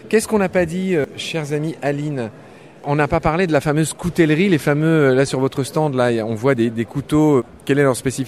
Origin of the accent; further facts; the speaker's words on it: Nancy, Grand Est, France; Nancy, c'est ma ville natale